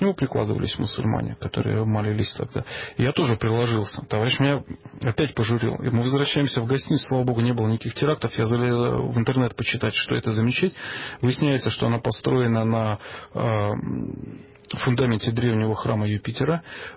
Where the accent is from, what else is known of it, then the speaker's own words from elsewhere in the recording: Russia; Узнав, что мы из России